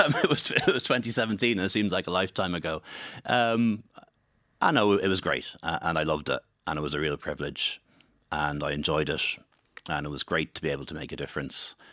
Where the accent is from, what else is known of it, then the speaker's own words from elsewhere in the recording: Dublin, Leinster, Ireland; You know, I grew up in Dublin 15, Banchestown, Castleknock area, which is now one of the most diverse parts of Ireland. But like when I went to school, I was the only brown kid with a funny surname.